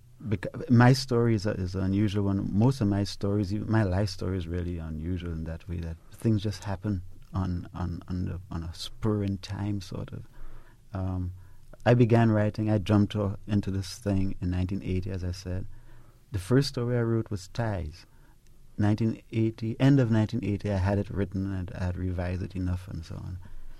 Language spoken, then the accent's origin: English; Trinidad & Tobago; Me being Trinidadian, I had to read Naipaul.